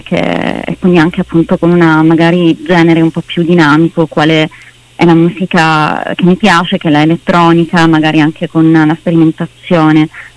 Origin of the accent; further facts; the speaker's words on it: Palermo, Sicily, Italy; Io sono palermitana.